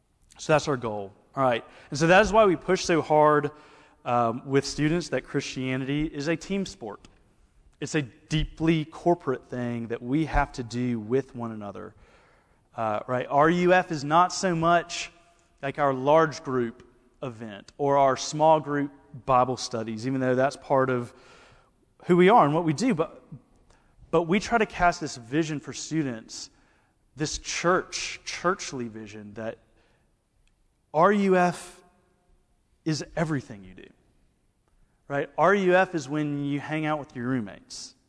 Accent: Alabama, United States; accent: Southern; now in Texas, United States; I say Alabama, and they say, "Yeah, okay, that makes sense." I'm like, "This is Texas. Like, this is not New York. Come on." My accent's not that bad.

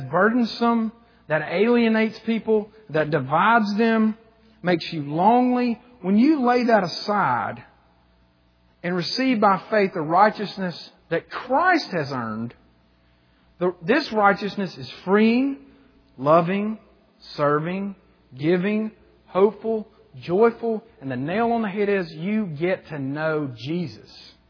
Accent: Mississippi, United States; When I stopped having my identity in the fact that I was from Mississippi, it freed me to get to know you.

